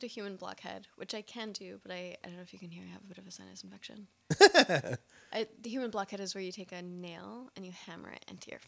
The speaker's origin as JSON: {"language": "English", "town": "Denton", "region": "Texas", "country": "United States", "tie": "born or raised there", "said": "So we were doing a show in my hometown, Denton, Texas"}